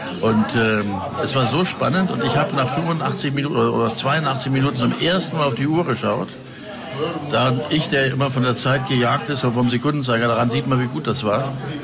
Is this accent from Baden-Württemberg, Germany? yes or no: yes; Stuttgart, Baden-Württemberg, Germany; Du, ganz einfach, weil ich in Stuttgart aufgewachsen bin. Ich bin kein Stuttgarter. Meine Familie hat als Norddeutscher versucht, den Schwaben Hochdeutsch beizubringen. Das hat auch nicht funktioniert. Aber ich bin da zur Schule gegangen und habe da ein bisschen auch an der Universität rumgemacht.